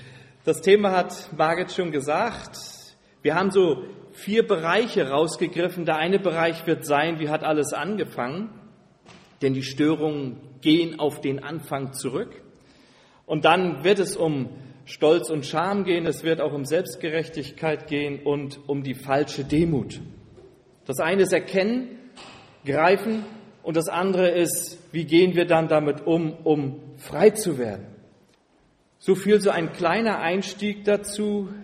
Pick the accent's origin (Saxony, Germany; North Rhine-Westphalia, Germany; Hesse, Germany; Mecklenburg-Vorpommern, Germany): Mecklenburg-Vorpommern, Germany; Stralsund; wenn ich nach unten schaue und Stralsund sehe. Das ist auch sehr schön, weil das ja meine Heimat ist.